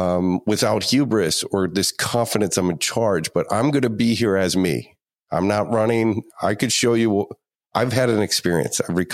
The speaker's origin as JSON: {"language": "English", "region": "Pennsylvania", "country": "United States", "said": "like you're in New England. I'm from Pennsylvania."}